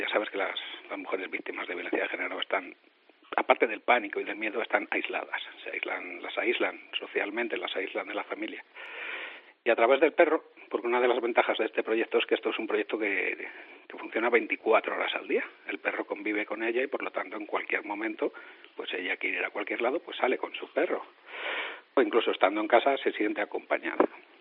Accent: Zamora, Castile and León, Spain; born there; now in Murcia, Spain; aunque yo vivo en Murcia, yo nací en Zamora, así que doblemente orgulloso.

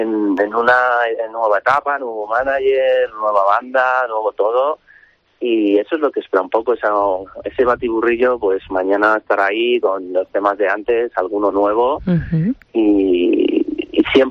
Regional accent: Madrid, Community of Madrid, Spain; yo soy de Madrid y no sé qué, y me encanta Madrid

